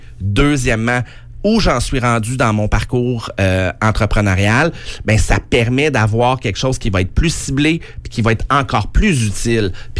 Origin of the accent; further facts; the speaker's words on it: Granby, Quebec, Canada; je viens des cantons d'Est, Granby